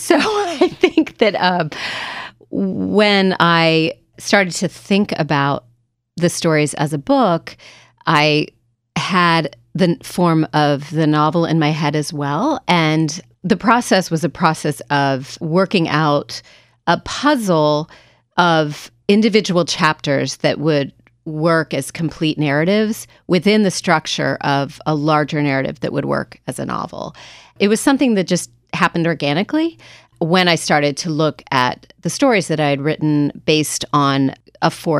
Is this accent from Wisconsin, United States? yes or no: no; Sacramento, California, United States; I come from Sacramento, California.